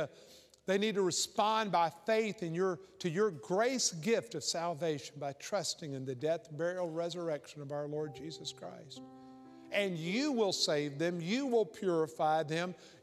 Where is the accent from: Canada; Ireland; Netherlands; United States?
United States; Mississippi; And I told him I was from Mississippi.